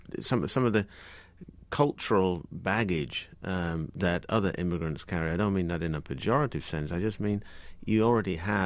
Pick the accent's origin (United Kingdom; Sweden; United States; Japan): United Kingdom; This is something that I witnessed and felt very strongly growing up in Britain.